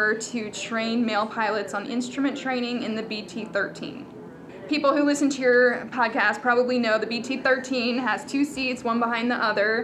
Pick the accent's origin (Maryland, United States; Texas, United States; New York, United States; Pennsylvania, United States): Maryland, United States; A, we're from Maryland, so it's nearby.